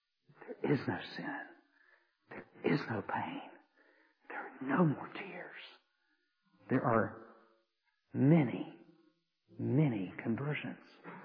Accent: Atlanta, Georgia, United States; accent: Southern; excuse my southern accent, because some people can say this word, these two words, and they don't sound the same, but for me from Atlanta, they're going to sound the same.

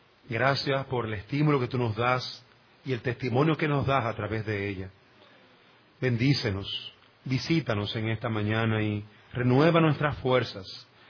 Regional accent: Dominican Republic; como dominicanos, ejercer un voto y ejercer lo que se ha llamado nuestro derecho

